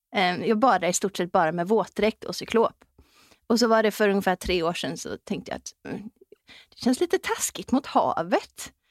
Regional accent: West Coast, Sweden; Och så är jag uppväxt på västkusten.

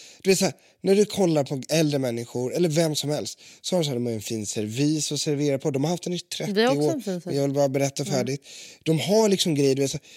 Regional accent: Sollentuna, Stockholm County, Sweden; Och sen är jag uppvuxen i Sollentuna.

